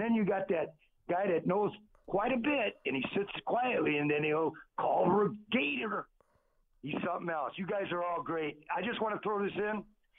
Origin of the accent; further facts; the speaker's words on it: Gary, Indiana, United States; now in California, United States; I'm from Indiana, Gary. And since I came out to California in 71